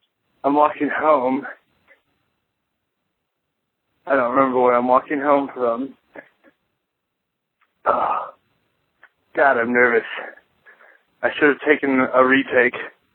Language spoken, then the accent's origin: English; Iowa, United States; I'm from Iowa. I'm one of your Iowan listeners. One of your, I guess, many Iowan listeners.